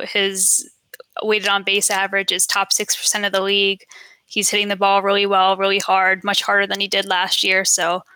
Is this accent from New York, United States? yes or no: yes; New York, United States; No, I don't. I'm from New York, so I don't hate them.